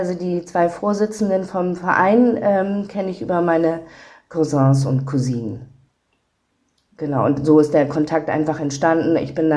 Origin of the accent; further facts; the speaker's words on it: Schleswig-Holstein, Germany; now in Hamburg, Germany; Aus Schleswig-Holstein ursprünglich. Genau, dort bin ich aufgewachsen und lebe jetzt in Hamburg.